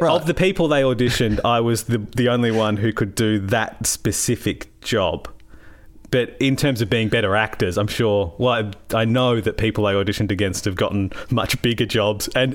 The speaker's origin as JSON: {"language": "English", "town": "Ballarat", "region": "Victoria", "country": "Australia", "tie": "born or raised there", "said": "I grew up in Ballarat."}